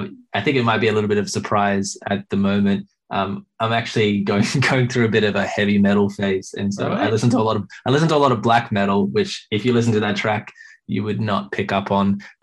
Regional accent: Sydney, New South Wales, Australia; from Sydney, Australia.

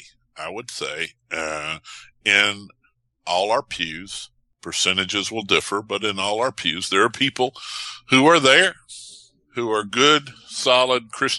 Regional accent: the South, United States; accent: Southern; I am going to say that the fellowship time will be taken up with David translating my Southern accent to his friends in Seattle.

